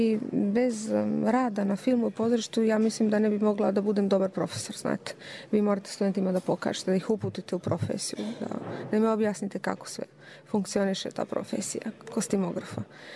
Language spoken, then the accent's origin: Serbian; Požega, Šumadija and Western Serbia, Serbia; Pa ja naravno nikad ne zaboravljam odakle sam. Ja sam iz Užičke Požege.